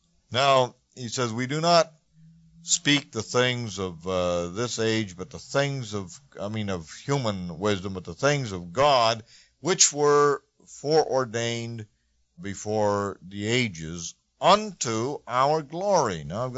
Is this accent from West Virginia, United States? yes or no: no; Siloam Springs, Arkansas, United States; born there; I'm just an old archy. I was born in Arkansas in a little town of 3,000 people called Siloam Springs.